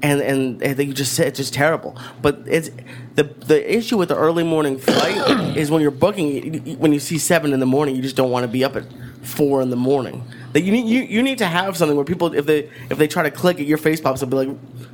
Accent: Boston, Massachusetts, United States; It's fun. Especially where I grew up in Boston. It's not like New York or Jersey where it's, like, right there.

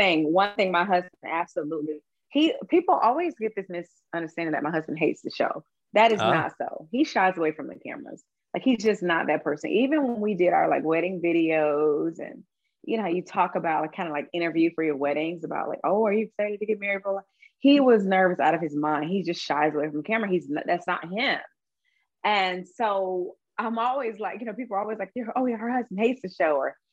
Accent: Atlanta, Georgia, United States; My family's all in Atlanta. We're from Atlanta, born, raised here. Even my great grandparents are from Atlanta.

